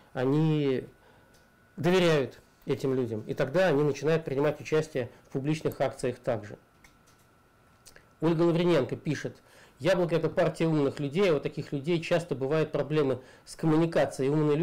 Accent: Moscow, Russia; Я из Москвы, скоро поступаю на политолога

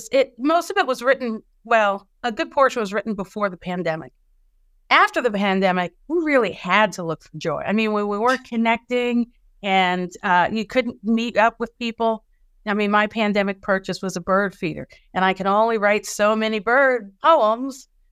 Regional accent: Virginia, United States; also born or lived in Georgia; I mean, I'm from Virginia, but and spent time in Georgia, but like this felt different.

